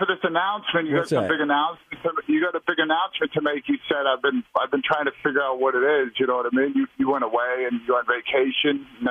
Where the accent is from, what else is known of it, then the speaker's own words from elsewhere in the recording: Cape Cod, Massachusetts, United States; I grew up on Cape Cod. There's a lot of indigenous people there.